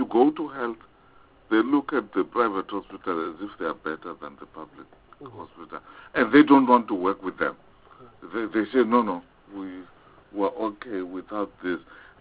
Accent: Eastern Cape, South Africa; I come from Eastern Cape.

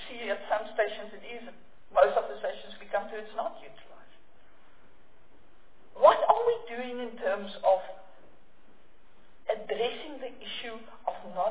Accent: Pretoria, Gauteng, South Africa; One that I grew up in Pretoria, that I know from being this big.

